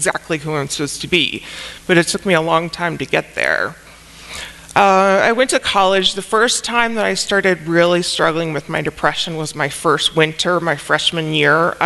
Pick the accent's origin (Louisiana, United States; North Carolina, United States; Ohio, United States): Louisiana, United States; New Orleans; I grew up in New Orleans, and that culture, it is so embedded to drink with everything.